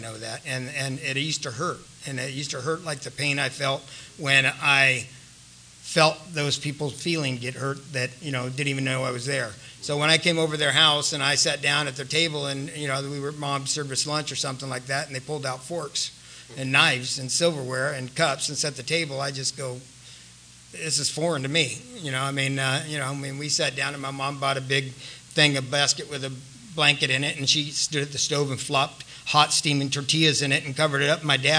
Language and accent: English; San Diego, California, United States; I grew up right here in San Carlos. Matter of fact, we used to come over here to Allied Gardens all the time and fight with the drunks over here.